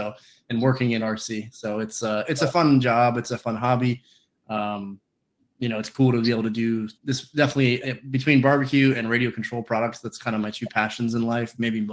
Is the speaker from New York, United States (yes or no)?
no; Georgia, United States; I lived down in Georgia for a while, and actually I grew up in Georgia pretty much from middle school through college.